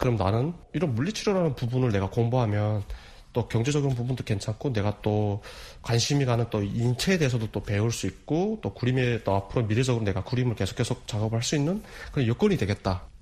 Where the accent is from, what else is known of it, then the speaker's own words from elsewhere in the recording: North Korea; now in South Korea; 쉽게 말하면 북한에서 온 사람.